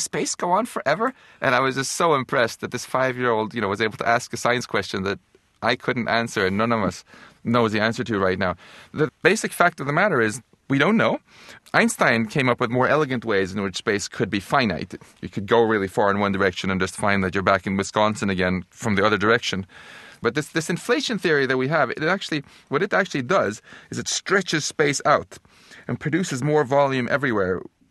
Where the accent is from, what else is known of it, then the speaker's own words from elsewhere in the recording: Stockholm, Stockholm County, Sweden; English is a second language; my hometown of Stockholm.